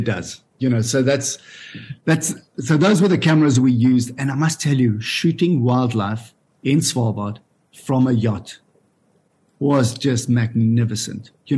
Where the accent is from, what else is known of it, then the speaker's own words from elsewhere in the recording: South Africa; I'm from South Africa. We have a lot of sunlight. we have warmth